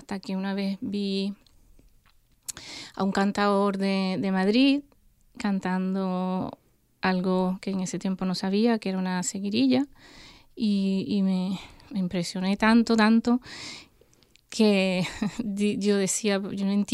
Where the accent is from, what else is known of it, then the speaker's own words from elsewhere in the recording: Venezuela; now in Vancouver, Canada; Por supuesto, soy venezolana y quiero mucho mi país. Pero de una forma u otra, cuando salí de mi país en el 96 con el corazón un poco rotito